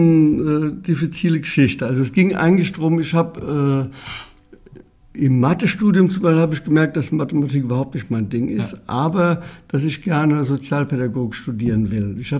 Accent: Herdorf, Rhineland-Palatinate, Germany; born there; In einem einer Kleinstadt, Herdorf heißt sie, und liegt am Rande, am nordöstlichen Rande des Westerwaldes.

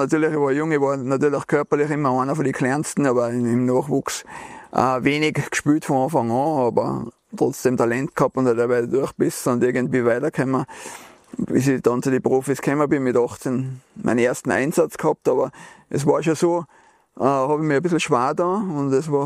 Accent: Niederndorf, Tyrol, Austria; Also da bin ich groß geworden in Niederndorf, ja nicht weit weg von da. Hier direkt an der bayerischen Grenze da.

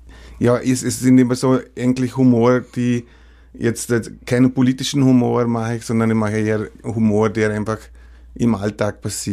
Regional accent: Lustenau, Vorarlberg, Austria; now in Vienna, Austria; Ich bin gebürtiger Lustenauer, also aus Vorarlberg, und jetzt aber dieses Jahr 30 Jahre in Wien, ja, man glaubt es kaum. Also eigentlich länger in Wien als im Ländle

